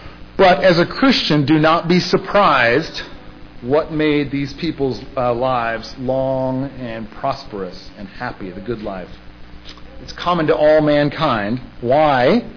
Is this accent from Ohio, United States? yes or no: no; Nebraska, United States; My wife and I, we grew up in Nebraska, and this sign was outside our city for at least 30 years.